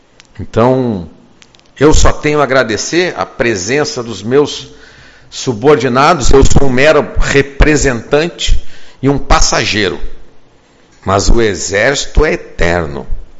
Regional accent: São Luís Gonzaga, Rio Grande do Sul, Brazil; Eu que sou gaúcho, de São Luís Gonzaga, missioneiro, passei a amar essa cidade.

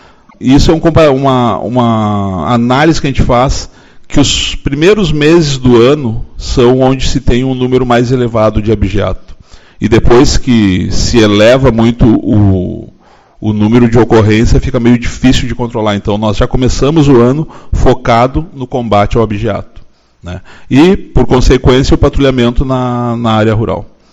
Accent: São Borja, Rio Grande do Sul, Brazil; sou oriundo de São Borja, onde comandei 5 anos o batalhão

